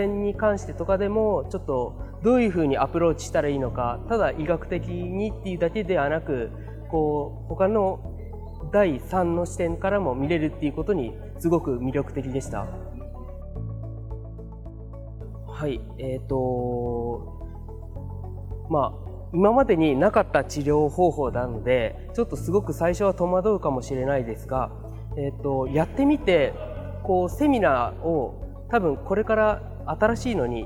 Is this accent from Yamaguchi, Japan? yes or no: yes; Yamaguchi, Japan; 山口県から来ました。